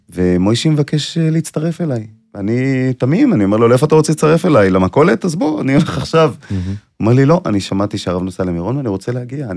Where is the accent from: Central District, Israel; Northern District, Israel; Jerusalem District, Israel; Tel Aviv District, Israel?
Jerusalem District, Israel; Jerusalem; אני ילד ירושלמי